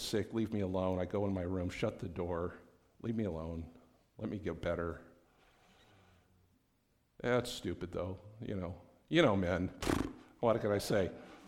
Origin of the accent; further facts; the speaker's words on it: Los Angeles, California, United States; I came from Los Angeles, two blocks this way was the 405 freeway, 2 miles that way was LAX.